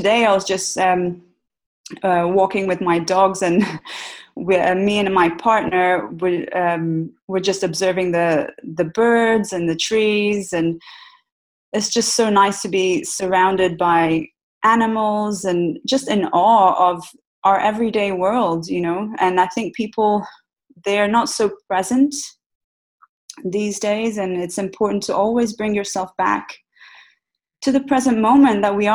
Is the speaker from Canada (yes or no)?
no; Brazil; also born or lived in Middle East; So I grew up in Brazil. My mother's Brazilian, my father's English, but I actually was brought up in the Middle East.